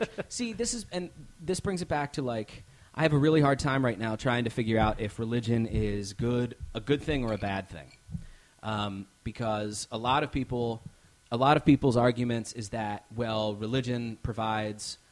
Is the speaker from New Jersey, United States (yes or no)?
yes; New Jersey, United States; This happens about where I'm from. I'm from New Jersey.